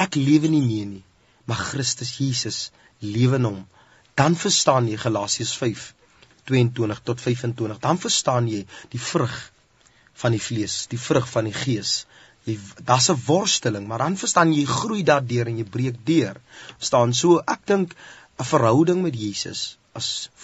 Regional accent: Welkom, Free State, South Africa; Ja, ek is van die Vrystaat Welkom, ja. Dis waar my naalstring ingevryf is met sout. Ja, dis waar ek opgegroei het, ja.

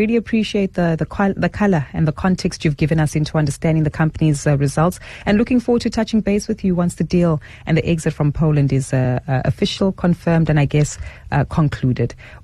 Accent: South Africa; because I think for us as South African consumers, we tend to ignore that consumers across the world are really under pressure

